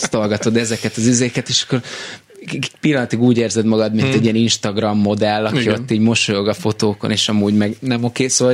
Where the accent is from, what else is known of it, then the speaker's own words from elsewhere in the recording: Budafok, Budapest, Hungary; arról a világról, amit én ismerek, Budafokról, ahol felnőttem, a barátaimról, akiket az óvodáskorom óta ismerek